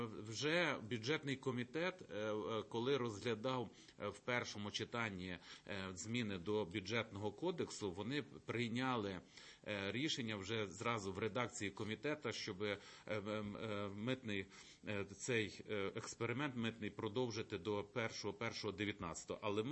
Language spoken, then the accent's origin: Ukrainian; Lviv Oblast, Ukraine; Я сам з Львівщини є приклад